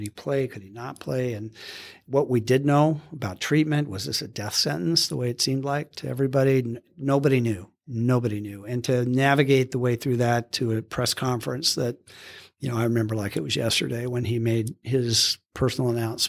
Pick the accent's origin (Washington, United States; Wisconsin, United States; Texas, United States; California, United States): Washington, United States; Seattle; And I grew up in Seattle. Getting back on the West Coast sounded kind of interesting after 17 winters in New York City.